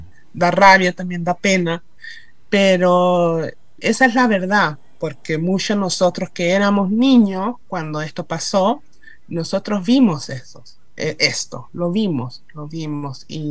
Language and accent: Spanish; Sweden; los traumas y las historias de nosotros que crecimos acá en Suecia.